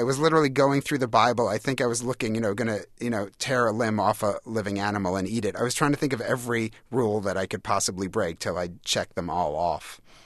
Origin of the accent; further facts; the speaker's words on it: New York, United States; for me growing up on Long Island, it was this idea.